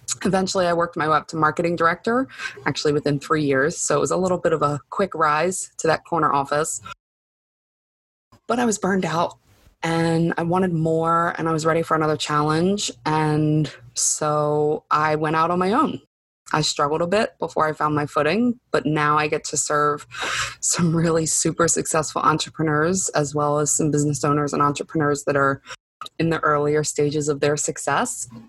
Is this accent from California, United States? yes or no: no; Baltimore, Maryland, United States; I am from Baltimore, Maryland.